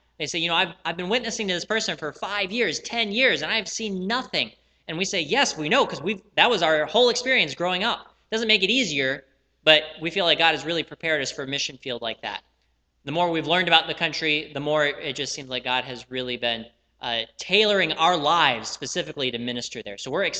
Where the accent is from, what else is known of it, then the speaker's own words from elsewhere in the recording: Utah, United States; we grew up in Utah as missionary kids, both my wife and I, and our parents were both missionaries to the Mormon people.